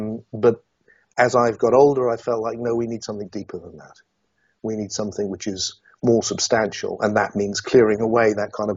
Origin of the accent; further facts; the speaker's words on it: Yeovil, South West England, United Kingdom; I was a kid from Yeovil in Somerset.